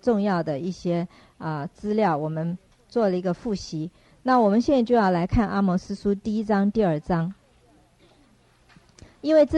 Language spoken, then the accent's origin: Chinese; China; 我们中国人写诗歌我们是押韵，犹太人的诗歌不是押韵